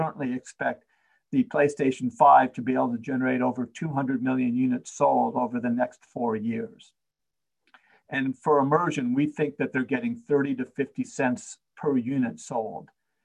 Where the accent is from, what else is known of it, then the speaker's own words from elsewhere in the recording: Seattle, Washington, United States; They actually even own a Call of Duty franchise in my hometown of Seattle.